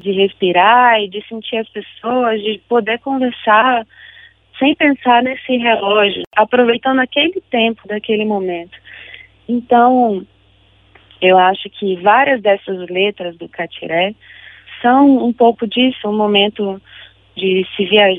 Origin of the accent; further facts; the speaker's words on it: Goiás, Brazil; now in Brasília, Brazil; Eu tô em Brasília, mas eu sou do interior de Goiás.